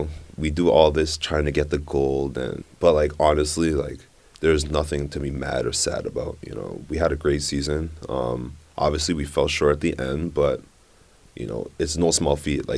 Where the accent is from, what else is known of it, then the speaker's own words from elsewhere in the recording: Mississauga, Ontario, Canada; I'm from Mississauga, Ontario.